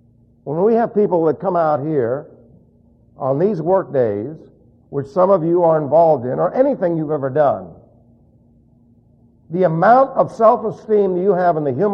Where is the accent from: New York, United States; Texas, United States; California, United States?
New York, United States; New York City; I was raised in New York City, plus I had a non-academic high school training